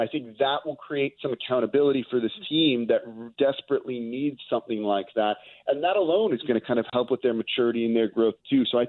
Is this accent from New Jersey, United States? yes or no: no; Los Angeles, California, United States; moved away as an adult; now in New Orleans, United States; Look, I'm from Los Angeles, lived there for 18 years till I came to college down here in New Orleans.